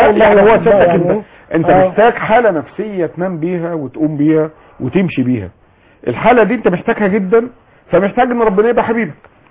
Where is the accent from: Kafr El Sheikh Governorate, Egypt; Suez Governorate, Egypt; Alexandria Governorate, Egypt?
Kafr El Sheikh Governorate, Egypt; بعض المحافظات زي عندنا في كفر الشيخ